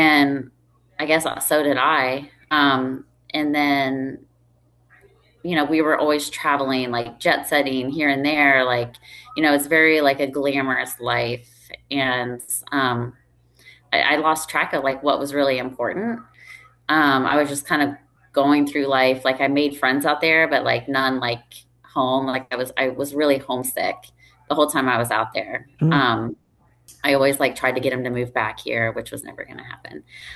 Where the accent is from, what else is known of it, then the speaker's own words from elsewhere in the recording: Columbus, Ohio, United States; now in Cincinnati, United States; So I grew up in Columbus, Ohio, lived there my whole life.